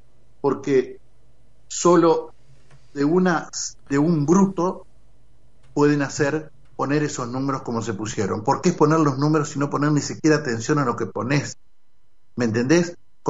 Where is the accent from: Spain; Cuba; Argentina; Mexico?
Argentina; total, somos argentinos, somos. No es así.